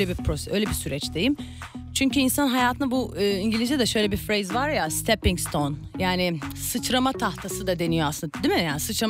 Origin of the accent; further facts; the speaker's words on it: Antakya, Hatay, Turkey; Antakya doğumluyum.